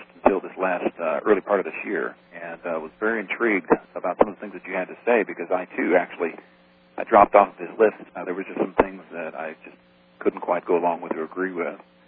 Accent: Columbus, Ohio, United States; I am from Columbus, Ohio.

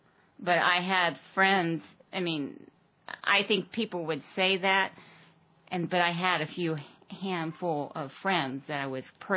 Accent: Ohio, United States; I grew up in Ohio in the Methodist Church.

